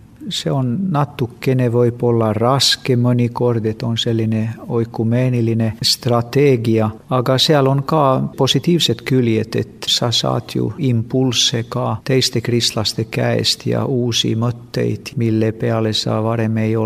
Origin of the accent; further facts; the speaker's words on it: Sweden; Estonian is a second language; also born or lived in Finland; now in Stockholm, Sweden; Ma olen soomlane, aga mu vanemad kolisid Rootsi, kui ma olin 7 aastat vana, et ma olen Rootsis üles kasvanud ja kõik koolid seal käinud.